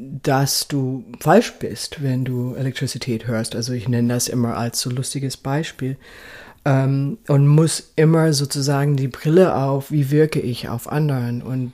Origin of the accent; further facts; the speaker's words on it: California, United States; moved away; also born or lived in Seattle / New York; Ich bin in Kalifornien groß geworden, genau.